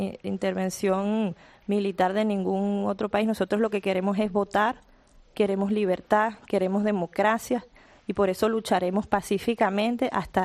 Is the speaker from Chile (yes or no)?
no; Venezuela; Son 30 millones de venezolanos que quieren votar y pedimos que nos dejen vivir en democracia y que estén pendientes de lo que pueda ocurrir en nuestro país